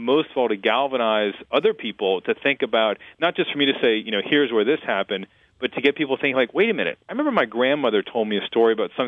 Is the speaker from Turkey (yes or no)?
no; Ireland; And I, being Irish by nature, I just assumed everything was going to sort of go wrong from the start.